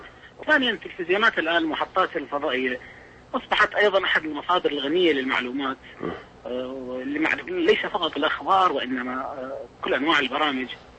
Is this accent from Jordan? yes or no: no; Iraq; moved away; يعني أنا من طلعت من العراق دائما كان هو موضوعي شغلي